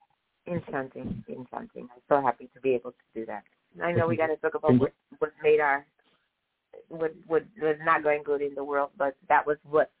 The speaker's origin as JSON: {"language": "English", "region": "California", "country": "United States", "said": "I said, I'm from the Bay Area. These ones know me."}